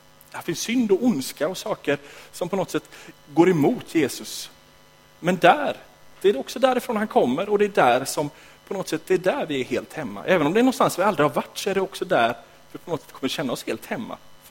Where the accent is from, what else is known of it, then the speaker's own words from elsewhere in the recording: Sweden; born there; för oss som föddes i Sverige och bor i Sverige är det inte så enkelt att sätta sig